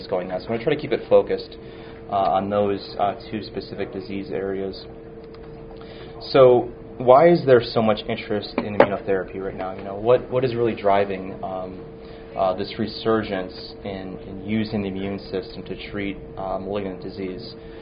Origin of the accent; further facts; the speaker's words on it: Buffalo, New York, United States; I'm an assistant professor here. I'm from Buffalo. I did my undergrad at UB, master's at Roswell, PhD at Roswell